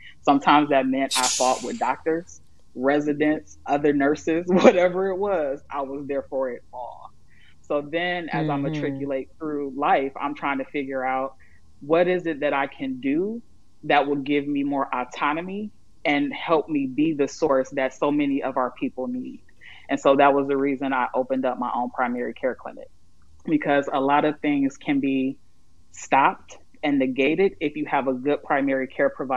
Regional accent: Inkster, Michigan, United States; also born or lived in Detroit; I'm a family nurse practitioner by education. I was born and raised in Detroit, grew up in Inkster.

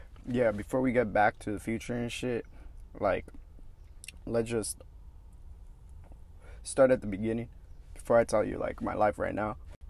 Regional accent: Edinburgh, Scotland, United Kingdom; Because in the valley, in Edinburgh, where I grew up, in my hometown, everything is slow.

